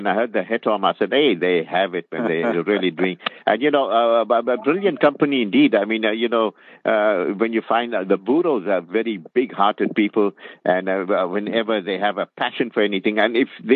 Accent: South Africa

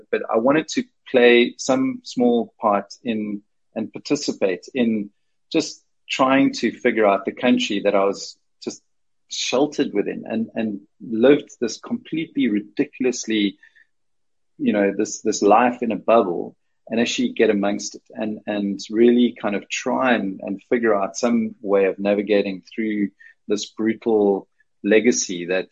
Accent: Denmark; my whole family is Danish. I come from Denmark. My lineage is Danish

